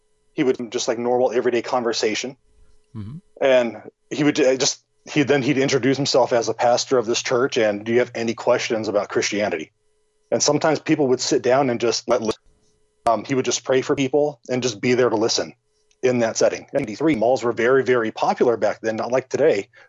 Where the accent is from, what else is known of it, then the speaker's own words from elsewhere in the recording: La Puente, California, United States; I grew up in the Los Angeles area in a city called La Puente, California. It's about 20 miles east of LA, right next to Covina